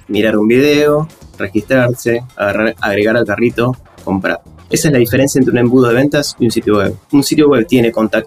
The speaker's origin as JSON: {"language": "Spanish", "country": "Argentina", "said": "soy el primer argentino que está en el 2, Clavex."}